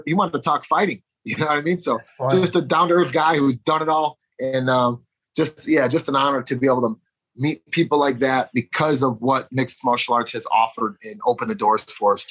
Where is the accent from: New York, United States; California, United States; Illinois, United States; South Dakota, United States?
Illinois, United States; Chicago; He brought me when I'm from Chicago.